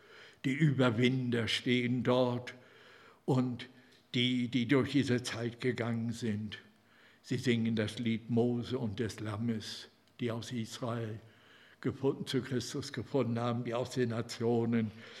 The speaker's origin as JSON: {"language": "German", "region": "Northern Germany", "country": "Germany", "said": "Als Norddeutscher haben wir da ja nicht so viel Erfahrung."}